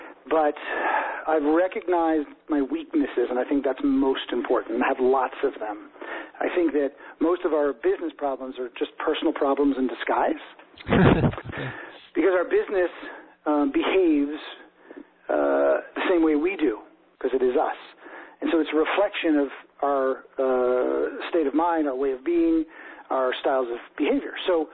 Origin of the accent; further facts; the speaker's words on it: New York City, New York, United States; moved away as an adult; Well, you know, I grew up in New York City, so obviously big city boy. But then, and when I started my business as a consultant, I was in New York. But then I moved out of New York to a place with trees and grass